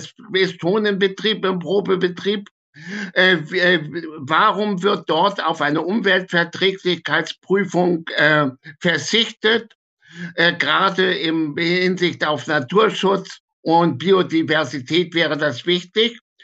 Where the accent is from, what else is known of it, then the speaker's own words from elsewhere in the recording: Schleswig-Holstein, Germany; Ich habe Wahlkampf gemacht in Thüringen als Schleswig-Holsteiner